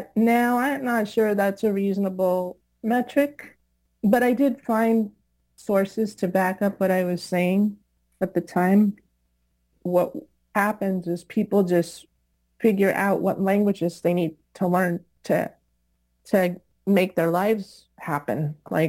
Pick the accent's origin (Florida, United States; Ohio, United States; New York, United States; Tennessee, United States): Florida, United States; Miami; And then I grew up in Miami and learned a lot of Spanish and became a teacher of Spanish